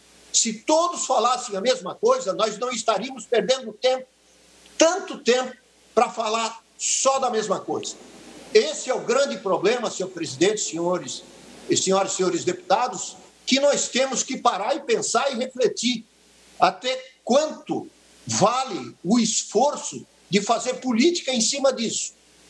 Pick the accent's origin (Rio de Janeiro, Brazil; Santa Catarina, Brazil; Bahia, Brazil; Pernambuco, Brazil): Santa Catarina, Brazil; Blumenau; moved away; eu sou natural de Blumenau e eu nasci no Hospital Santa Isabel. Eu vivi em Blumenau até o início de 84.